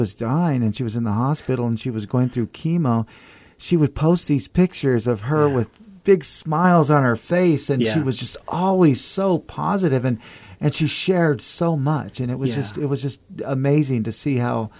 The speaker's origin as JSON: {"language": "English", "town": "Fresno", "region": "California", "country": "United States", "said": "I like him immediately because I'm from Fresno."}